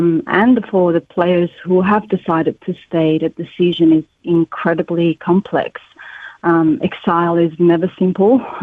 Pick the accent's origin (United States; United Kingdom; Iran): Iran; simply the way women move through public spaces here felt very different from what I experienced growing up in Iran.